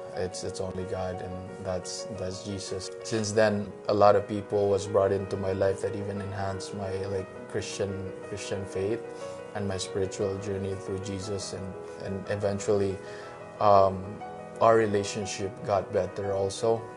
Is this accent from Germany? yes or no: no; Philippines; now in Canada; I'm from Philippines. And we came here in Canada in 2015.